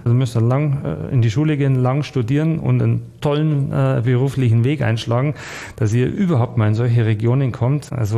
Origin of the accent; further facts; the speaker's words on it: Bruckmühl, Bavaria, Germany; born there; Ich bin gebürtiger Bruckmühler, ja, also bei Bad Aibling.